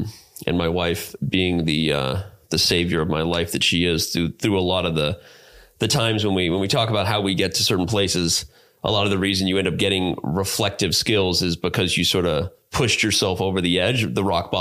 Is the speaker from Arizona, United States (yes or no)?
yes; Tonto Village, Arizona, United States; So I grew up in Arizona, a small town in Arizona called Tonto Village. I was born in Mesa, Arizona, East Valley, shout out to East Valley people. But then I grew up in a small town in Arizona.